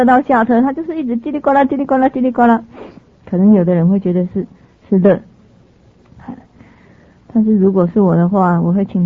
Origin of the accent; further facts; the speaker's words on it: Taiwan; 我们台湾话有一句话叫嗯等啊，嗯等国语怎么说